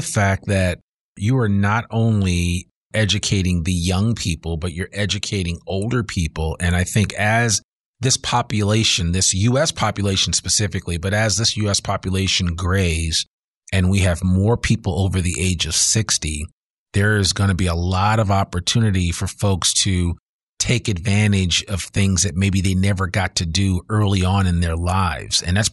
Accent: Teaneck, New Jersey, United States; I know what it feels like when I look at pictures of my hometown of Teaneck, New Jersey

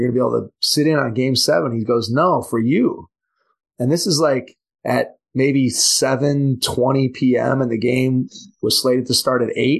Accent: Cleveland, Ohio, United States; So obviously it's the Cubs, and I'm from Cleveland, so it's the Cubs and the Indians.

